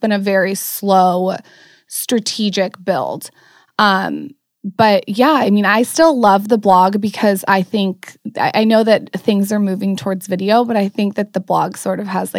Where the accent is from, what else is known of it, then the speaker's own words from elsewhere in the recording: San Diego, California, United States; I grew up in San Diego.